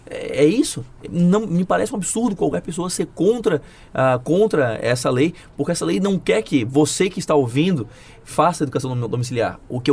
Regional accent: Florianópolis, Santa Catarina, Brazil; eu sou de Florianópolis, então eu cresci naquela ponte fechada e ouvindo histórias sobre isso

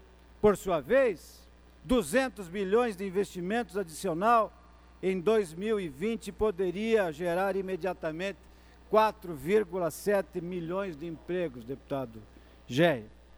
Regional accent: Santa Catarina, Brazil; Venho do oeste de Santa Catarina

